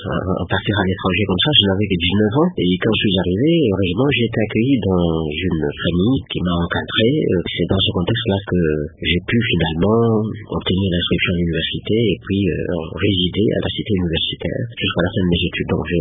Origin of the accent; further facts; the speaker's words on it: Kananga, Kasaï-Central, DR Congo; also born or lived in Mouka; j'ai passé mon enfance à Kananga parce que j'ai fait mes études primaires et secondaires au petit et grand collège Saint-Louis de Kananga à l'époque qu'on appelait Lulobo.